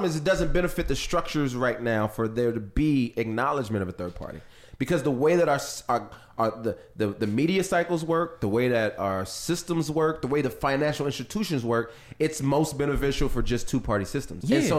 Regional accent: California, United States; Growing up in California, and everybody here except for, never mind. So Don and I are not from the South.

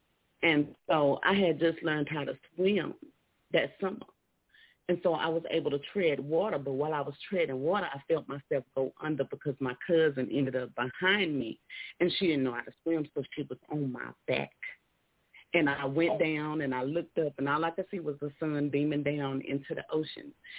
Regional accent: Houston, Texas, United States; I can tell you that's, I'm from Houston. Well, from in Houston.

